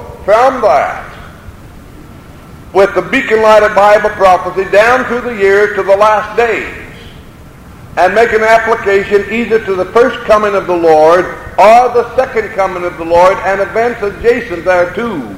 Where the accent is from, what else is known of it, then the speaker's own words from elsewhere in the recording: Idaho, United States; He was at the university, my home state of Idaho.